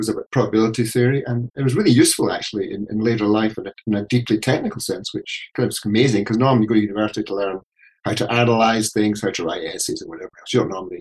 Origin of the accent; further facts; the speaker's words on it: Glasgow, Scotland, United Kingdom; So I was brought up in Glasgow